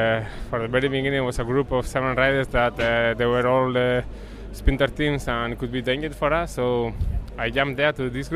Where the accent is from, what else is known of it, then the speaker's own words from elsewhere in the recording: Oñati, Basque Country, Spain; My cafe is in Oñati, in my hometown.